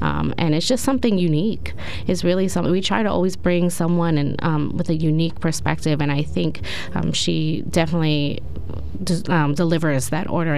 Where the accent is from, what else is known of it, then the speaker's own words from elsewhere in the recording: Lewisburg, Pennsylvania, United States; I grew up in Lewisburg and attending speakers at Bucknell and actually Susquehanna in middle school for the Latinx Initiative was a huge part of my own enrichment. It was just a really special thing living in a college community.